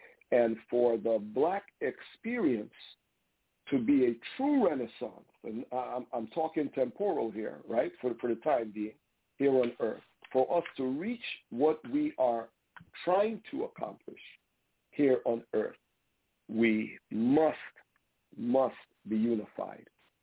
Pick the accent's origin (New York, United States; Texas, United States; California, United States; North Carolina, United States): New York, United States; Brooklyn; I grew up in East Flatbush, Brooklyn.